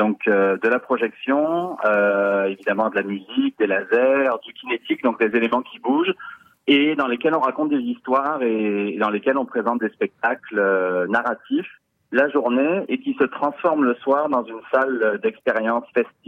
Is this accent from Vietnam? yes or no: no; France; accent: French; moved away as an adult; now in Canada; Comme vous l'entendez à mon accent, je suis français. Hein, ça fait 14 ans que je suis ici